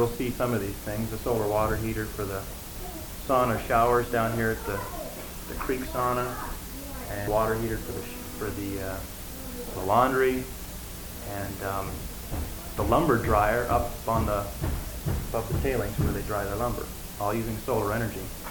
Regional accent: Portland, Oregon, United States; I'm from Portland, Oregon.

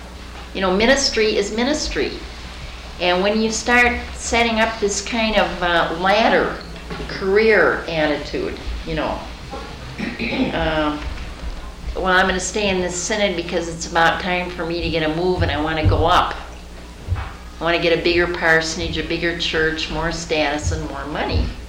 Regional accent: Michigan, United States; now in Wisconsin, United States; I'm in Wisconsin, I'm from Michigan, and we have a scale.

